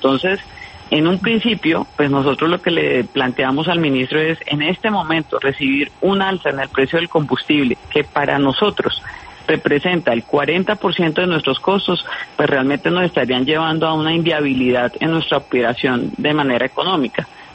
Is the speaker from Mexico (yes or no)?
no; Colombia; nosotros compramos como colombianos